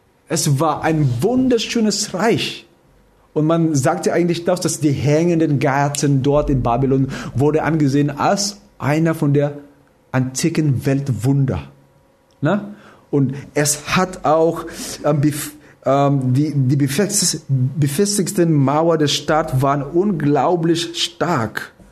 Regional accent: Philippines; now in Germany; Also ich komme aus den Philippinen, da haben wir überhaupt keine Burg.

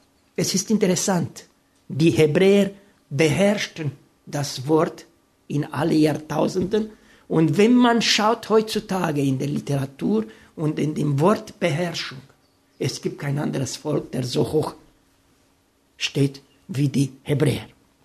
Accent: Romania; ich komme aus Rumänien, wie viele von euch

